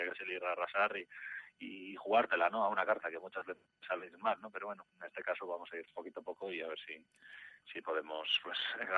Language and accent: Spanish; Irún, Basque Country, Spain; yo soy de Irún